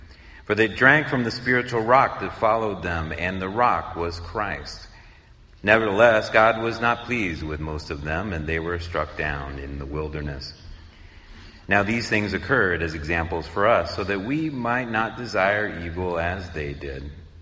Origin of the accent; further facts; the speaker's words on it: Missouri, United States; I grew up in Missouri. So all over Missouri, it's Route 66 land.